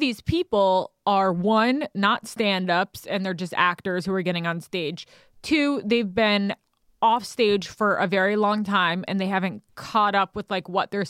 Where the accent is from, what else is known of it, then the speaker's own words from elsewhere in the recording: New York, United States; Maybe he responded in that tone to me, but I didn't see it because I'm from New York.